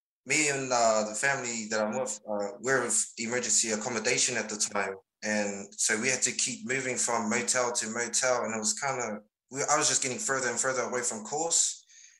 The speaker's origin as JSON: {"language": "English", "town": "Hakupu", "country": "Niue", "said": "I'm from Hakupu."}